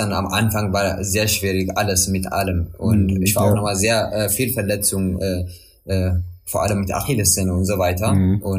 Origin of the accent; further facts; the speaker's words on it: Eritrea; Wir sind ja fast ein Land und ich komme ja aus Eritrea.